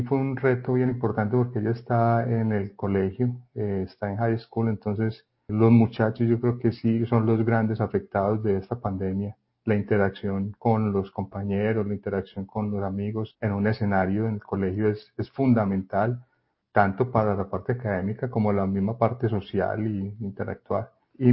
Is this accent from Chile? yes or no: no; Andes, Antioquia, Colombia; moved away as an adult; also born or lived in Medellín; now in United States; Yo nací en Andes, Antioquia. Estuve allí en el pueblo hasta que cumplí o que terminé mi colegio, el bachillerato. Una vez terminé el bachillerato, me fui para Medellín a estudiar la carrera de ingeniería forestal y permanecí en Medellín todo ese tiempo hasta que ya me vine para Estados Unidos.